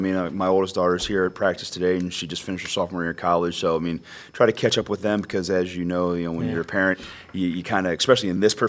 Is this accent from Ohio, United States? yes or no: yes; Akron, Ohio, United States; We come from similar backgrounds, being in the Midwest and old mill towns.